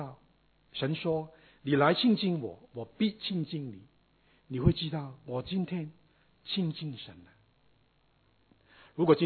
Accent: China; 当然我们中国人是非常好的，听不是单单听啊。

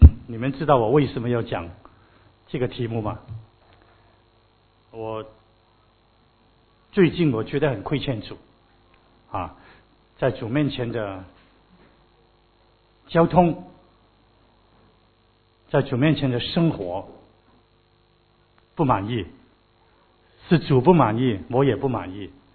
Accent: China; 我们中国人有一句话

